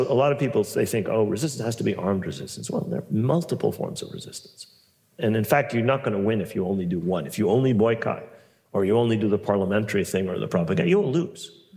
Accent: New York City, New York, United States; I mean, I grew up in New York City.

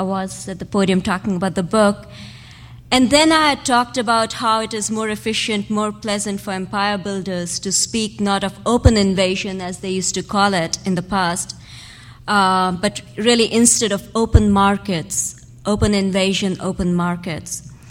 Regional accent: India; Australia, Japan, and India, my home country

